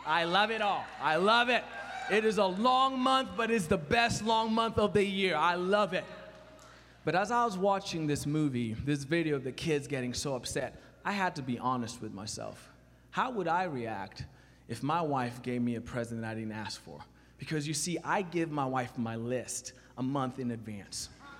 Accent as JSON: {"language": "English", "country": "Kenya", "tie": "born or raised there", "said": "I am from Kenya, I was born and raised in Kenya, and Christmas was a little bit different. You can shout for that, I'm from Africa, yes."}